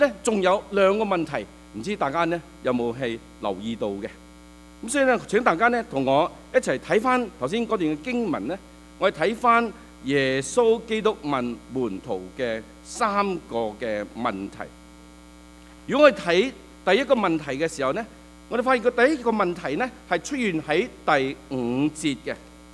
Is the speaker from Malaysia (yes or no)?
yes; Sabah, Malaysia; also born or lived in Hong Kong; 我自己在香港出生。那我爸爸在我八岁的时候呢就去南洋，当时叫做北婆罗洲，现在叫做沙巴马来西亚。那在那里呢是去做生意，那呢就抌低我们家一年，然后呢就一年之后呢我们就坐船用了20日的时间就去